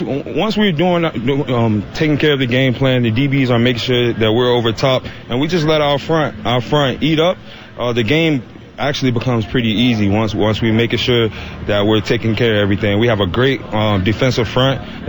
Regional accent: Florida, United States; We're both from the South Florida area.

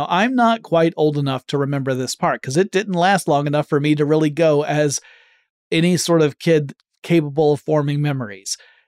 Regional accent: Atlanta, Georgia, United States; based in my hometown of Atlanta, Georgia.

